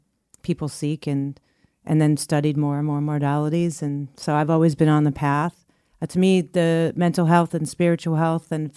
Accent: New York, United States; We used to be. We're starting to come back more. I'm from New York.

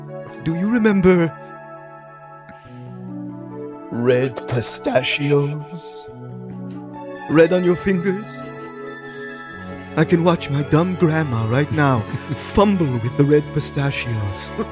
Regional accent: Michigan, United States; I'm from Michigan.

